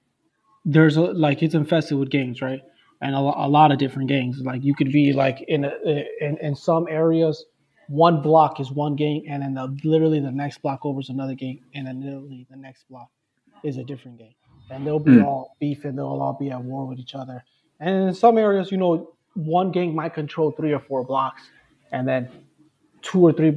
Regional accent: Chicago, Illinois, United States; also born or lived in Indiana; Okay, I grew up in Chicago, and Indiana. And the part of Chicago I grew up, it's really close to Indiana.

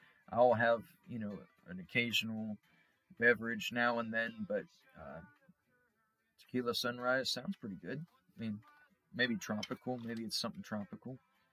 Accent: Newark, New Jersey, United States; Well, growing up in Newark in about 2000, was really good.

